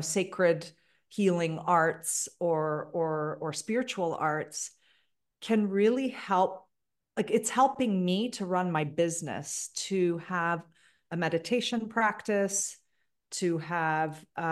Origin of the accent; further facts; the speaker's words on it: Canada; I was born and raised in Canada.